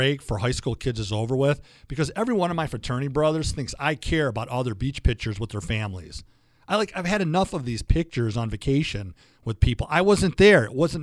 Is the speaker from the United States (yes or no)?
yes; Detroit, Michigan, United States; So Metro Airport, where I'm from Metro Detroit